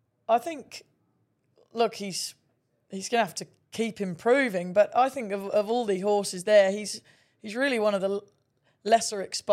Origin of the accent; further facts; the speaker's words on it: England, United Kingdom; I'm from England.